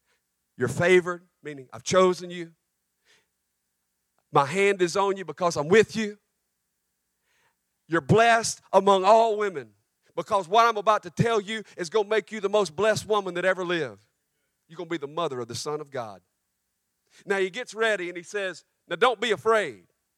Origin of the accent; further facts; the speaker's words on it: Mississippi, United States; I grew up in Mississippi where racism was the norm.